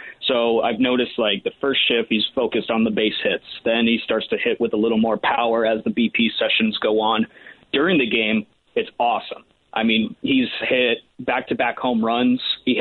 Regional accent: Grand Junction, Colorado, United States; I later moved back to my hometown of Grand Junction, Colorado

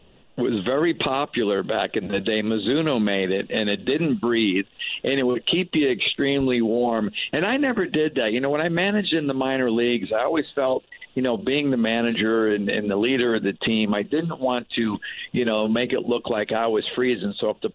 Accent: Connecticut, United States; growing up in Connecticut, we were always in the cool. I never wore shorts.

